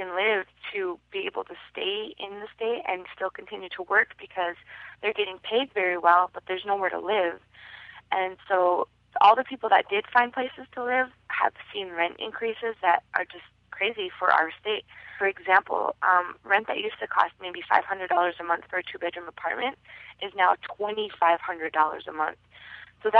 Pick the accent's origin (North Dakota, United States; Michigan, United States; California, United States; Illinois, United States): North Dakota, United States; Twin Buttes; also born or lived in Newtown; I am from Fort Berthold. I grew up in the communities of Newtown and Twin Buttes there on the reservation.